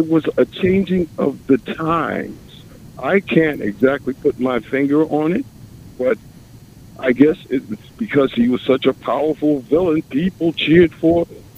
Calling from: New York City, New York, United States; I'm calling from New York City.

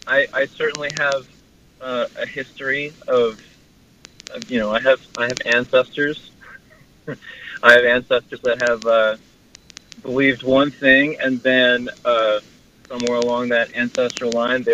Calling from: New Jersey, United States; I'm calling from New Jersey.

